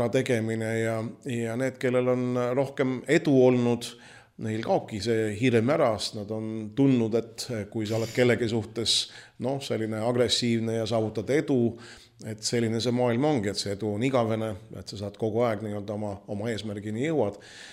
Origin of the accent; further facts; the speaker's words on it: Tallinn, Harju County, Estonia; mina kasvasin Mustamäel, käisin Kännu Kukka juures koolis